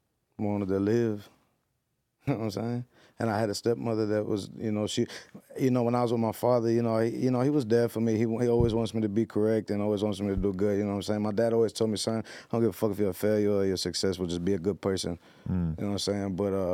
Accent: Bay City, Texas, United States; I'm from Bay City, Texas.

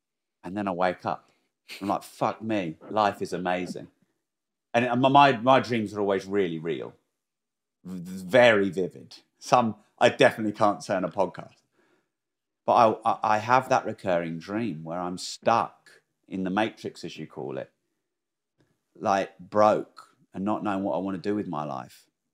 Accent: Peterborough, East of England, United Kingdom; also born or lived in Newmarket / Bury St Edmunds / Cambridge; Peterborough probably is my home, even though I wasn't born there. Because I was born in Newmarket, but didn't live there very long. And then Bury St Edmunds didn't live there very long.

